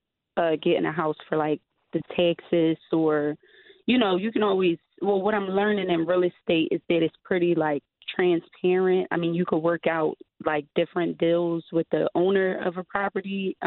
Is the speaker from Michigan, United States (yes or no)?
no; Philadelphia, Pennsylvania, United States; I mean, I'm from Philly. I was raised here.